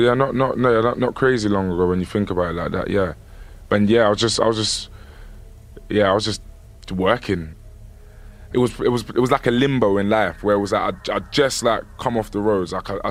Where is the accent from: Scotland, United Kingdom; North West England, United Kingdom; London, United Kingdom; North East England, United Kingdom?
London, United Kingdom; Yeah, and plus, because I'm from London, it was even madder.